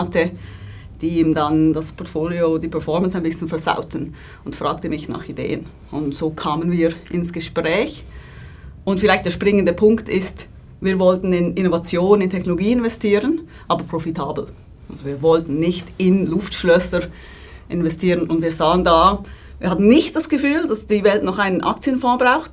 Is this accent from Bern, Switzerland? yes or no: no; Nunningen, Solothurn, Switzerland; ich bin aus Nunningen, einem Dorf im Kanton Solothurn, in der Nähe von Basel, im Schwarzbubenland.